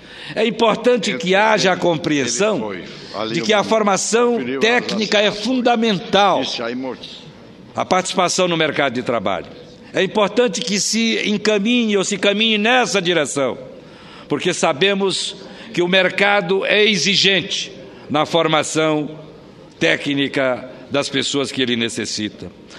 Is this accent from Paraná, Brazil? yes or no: no; Nova Iorque, Maranhão, Brazil; also born or lived in Uruçuí; Eu, de registro, sou da cidade de Nova York, no Maranhão. De coração, eu sou de Uruçuí, no Piauí